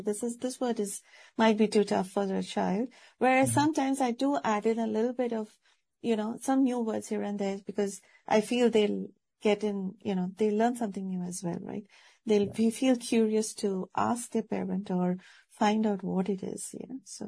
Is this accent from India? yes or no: yes; India; English is a second language; moved away; Like, I'm from India. So in India, you would see like how you described